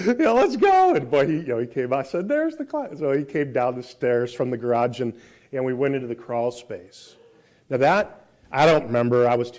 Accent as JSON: {"language": "English", "region": "Iowa", "country": "United States", "tie": "born or raised there", "said": "I grew up in Iowa, and we had a tri-level house"}